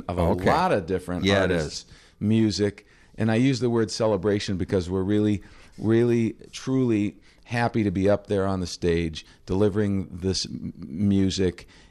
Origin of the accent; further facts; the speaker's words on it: Chicago, Illinois, United States; Well, Chicago is my hometown. I grew up not too far from your neighborhood on the northwest side.